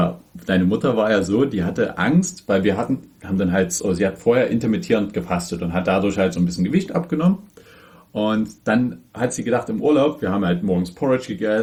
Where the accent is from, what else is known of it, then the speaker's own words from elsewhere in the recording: Dresden, Saxony, Germany; Da waren wir jetzt 2-mal eine Woche in Dresden, wo ich herkomme, zu Besuch